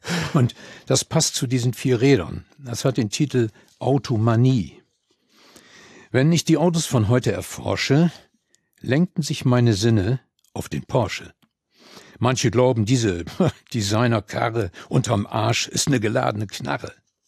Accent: Bremen, Germany; ich bin im Moment öfters in Walle, wo ich aufgewachsen bin. Oder besser, genauer gesagt in Utbremen.

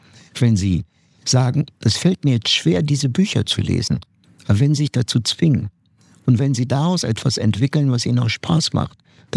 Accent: Bochum, North Rhine-Westphalia, Germany; Wenn Sie zum Beispiel in meine Heimatstadt Bochum nach Stiepel gehen

